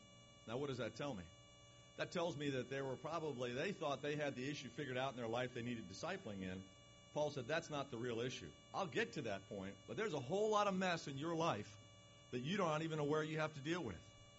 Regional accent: Los Angeles, California, United States; She was a young Suffolk girl. I was from Los Angeles. We were a sitcom ready to go right there.

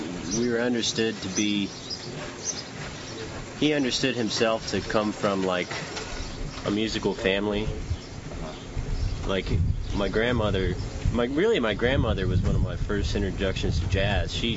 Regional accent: Houston, Texas, United States; I'm from Houston, and he, Houston just had this thing where it had a lot of smooth jazz people coming through.

